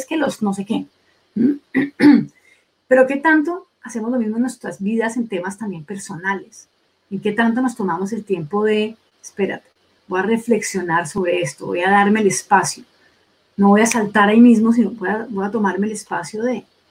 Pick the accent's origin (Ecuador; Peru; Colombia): Colombia; born there; incluso en Colombia, que es uno de los países que más conozco, porque es mi país natal